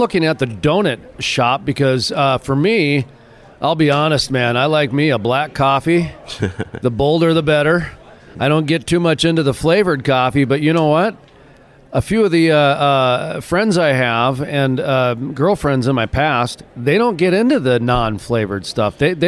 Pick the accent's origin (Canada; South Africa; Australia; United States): United States; North Dakota; And you know, I'm from North Dakota